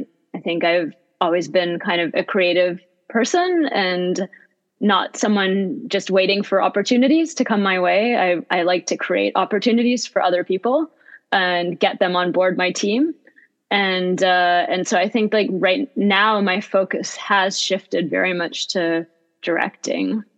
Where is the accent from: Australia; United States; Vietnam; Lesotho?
Vietnam; also born or lived in Bosnia / France / England / Switzerland; I grew up in Vietnam, Bosnia, France, England, Switzerland.